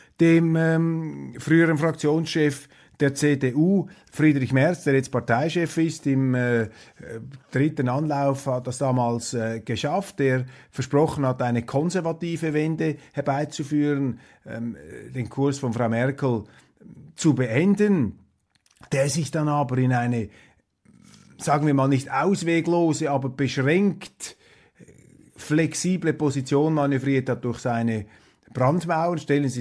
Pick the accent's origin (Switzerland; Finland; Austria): Switzerland; Das ist eine Diskussion, die aber bei uns in der Schweiz kaum geführt wird.